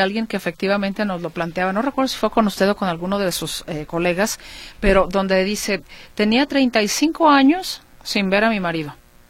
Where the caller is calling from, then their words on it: Ocotlán, Jalisco, Mexico; Ella vive en Estados Unidos y yo aquí en Ocotlán, Jalisco. Mi pregunta, ¿es complicado para divorciarse por ello? … de Ocotlán, Jalisco.